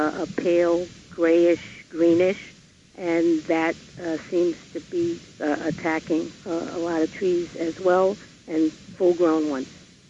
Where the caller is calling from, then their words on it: Bronx, New York, United States; from the Bronx.